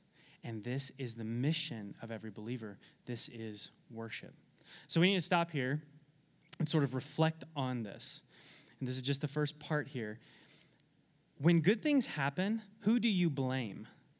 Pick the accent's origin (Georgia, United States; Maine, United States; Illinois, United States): Georgia, United States; accent: southern twang; That's a little southern twang coming out right there. I'm from Georgia originally.